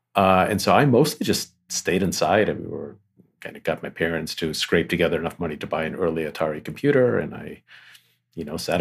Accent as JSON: {"language": "English", "region": "New York", "country": "United States", "tie": "born or raised there", "also_born_or_lived": "Boston", "said": "I grew up in New York. I went to Boston for college, and I started a couple of companies in Boston with some college friends of mine."}